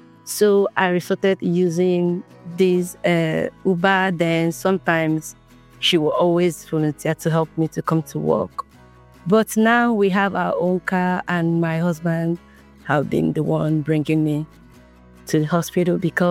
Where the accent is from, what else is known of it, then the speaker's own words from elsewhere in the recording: Nigeria; now in Pennsylvania, United States; I'm from Nigeria. I'm one of the international nurses working at Best State Health, and I'm living in Pennsylvania.